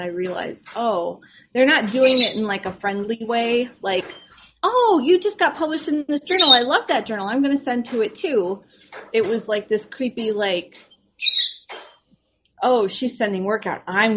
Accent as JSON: {"language": "English", "town": "Tucson", "region": "Arizona", "country": "United States", "tie": "born or raised there", "also_born_or_lived": "Wisconsin", "said": "No, we grew up in Tucson, Arizona. And then I went to college in Wisconsin."}